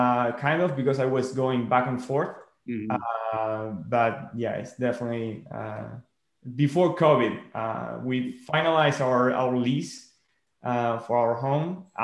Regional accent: Uruguay; I also co-founded the most prominent e-commerce website in my home country, in Uruguay, in South America.

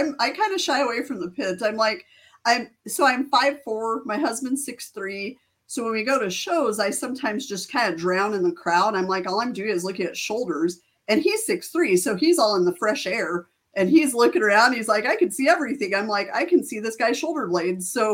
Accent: New Mexico, United States; And I'm like, we're from New Mexico.

